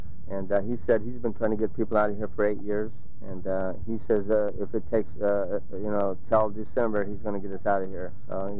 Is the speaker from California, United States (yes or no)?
yes; Santa Cruz, California, United States; Actually, I was a native from Santa Cruz. I raised my family here.